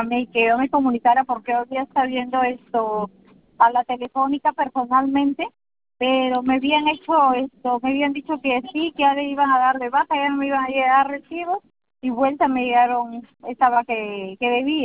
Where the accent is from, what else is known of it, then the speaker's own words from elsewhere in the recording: Chulucanas, Piura, Peru; ahorita yo soy de Chulucana, me he venido más bien acá a Piura.